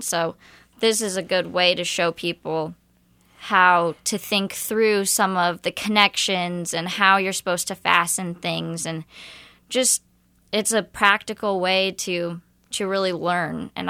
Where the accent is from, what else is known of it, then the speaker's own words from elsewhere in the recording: Iowa, United States; So I'm originally from Iowa.